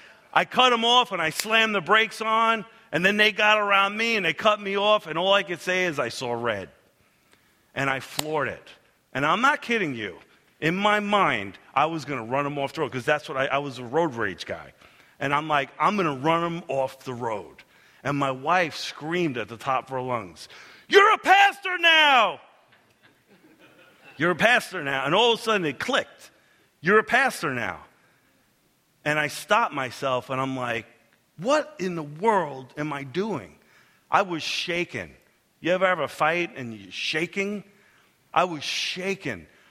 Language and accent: English; New York, United States; now in Kentucky, United States; I grew up in New York, and I've been in Kentucky for 20 years. I worked in Manhattan.